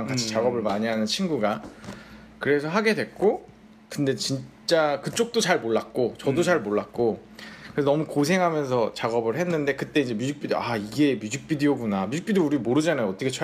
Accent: South Korea; moved away as an adult; now in United States; 저는 유학생인데, 아, 유학생 출신, 그러니까 여기서 태어난 것도 아니고, 그러니까 한국에서 한 이제 25살, 26살 때쯤 이제 미국에 왔는데

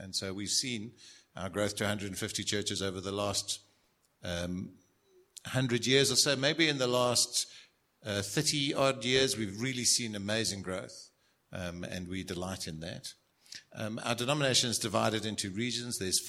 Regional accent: Cape Town, Western Cape, South Africa; I grew up in Cape Town in Sea Point

